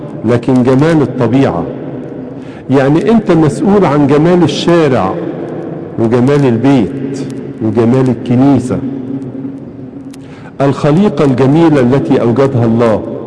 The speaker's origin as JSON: {"language": "Arabic", "country": "Egypt", "said": "ولذلك إحنا كمصريين بنحب نعيش حوالين النيل"}